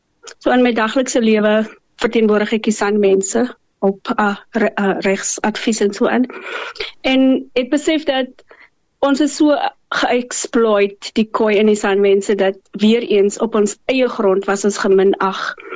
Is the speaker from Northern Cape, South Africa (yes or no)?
yes; Steinkopf, Northern Cape, South Africa; born there; alhoewel ek gebore Namakwalander is, geboren getore in Steinkof